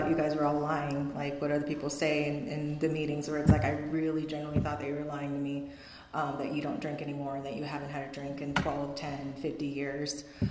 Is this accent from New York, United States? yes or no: no; Mission Hills, California, United States; born there; I wasn't born here. I was born in Mission Hills at Holy Cross Hospital, so I don't have the curse